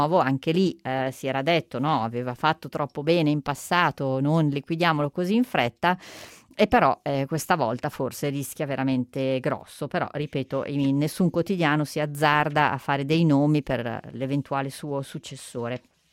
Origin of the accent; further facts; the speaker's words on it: Germany; lo dico da mezza tedesca